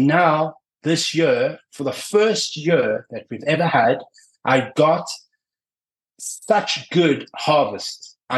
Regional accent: Greece; also born or lived in South Africa; I started in South Africa. I was born in South Africa and I moved to Greece very young.

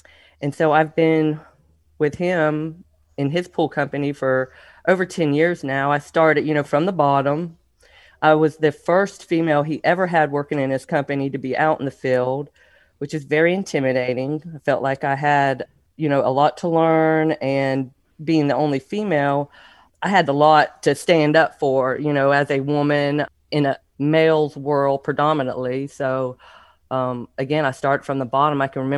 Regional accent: Hazelhurst, Georgia, United States; When I was 11, we moved to a small little town in Hazelhurst, Georgia. And that's primarily where my roots were from

